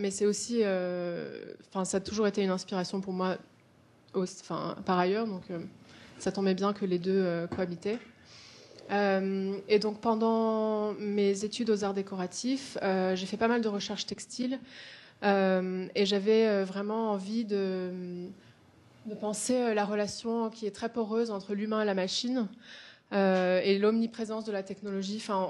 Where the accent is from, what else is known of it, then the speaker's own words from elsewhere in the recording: California, United States; en fait, j'ai grandi en Californie.